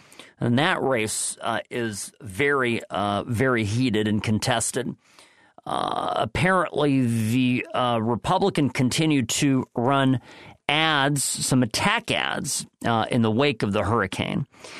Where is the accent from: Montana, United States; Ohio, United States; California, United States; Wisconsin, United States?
California, United States; As a Californian, right? I mean, this is not a typical thing for us to experience here.